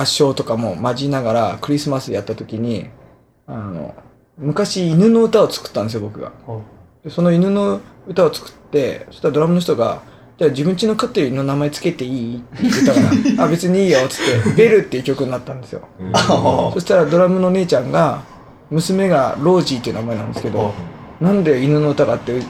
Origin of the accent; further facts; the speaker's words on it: Yokohama, Kanagawa, Japan; 僕、横浜です。